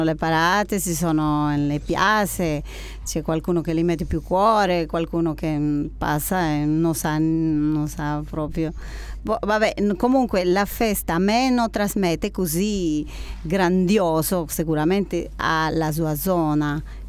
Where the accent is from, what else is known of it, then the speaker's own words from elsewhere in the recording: Peru; Italian is a second language; moved away as an adult; now in Italy; proprio quando ero nel mondo del lavoro in Perù, nel mio paese